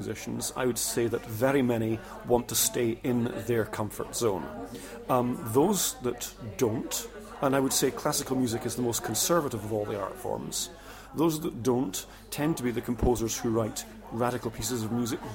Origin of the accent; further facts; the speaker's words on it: Scotland, United Kingdom; now in Cologne, Germany; And I live in Cologne in Germany, although I'm a Scot